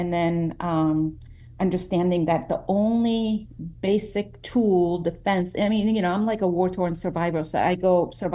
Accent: United States; Because you know, growing up in the States, I grew up with Kate Moss being the Vogue cover

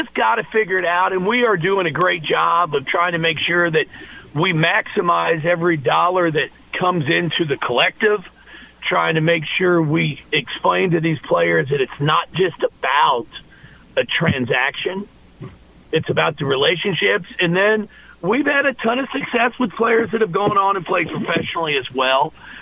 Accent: Kentucky, United States; I grew up in Northern Kentucky, the Bengals and the Reds.

